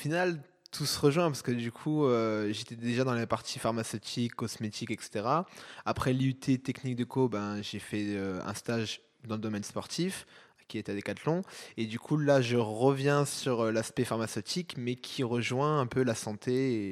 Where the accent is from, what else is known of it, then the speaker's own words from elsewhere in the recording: Saint-Dié-des-Vosges, Grand Est, France; also born or lived in Épinal / Nancy; je suis originaire de la Lorraine, plus précisément des Vosges, de Saint-Dié-des-Vosges.